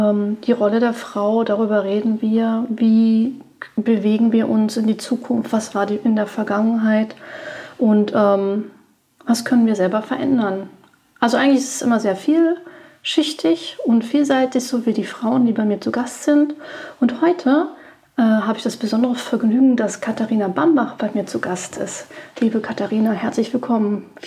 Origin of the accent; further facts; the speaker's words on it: Berlin, Germany; born there; Ich bin geborene Berlinerin und betreibe hier seit 10 Jahren das Zwei-Sterne-Restaurant Tim Rau